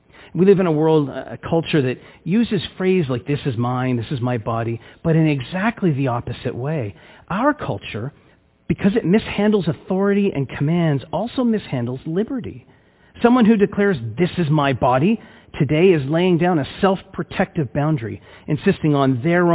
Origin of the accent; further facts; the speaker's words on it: Scarborough, Ontario, Canada; now in Ottawa, Canada; I'm originally from Scarborough, and at the same time, I've lived here for, it'll be 12 years this October.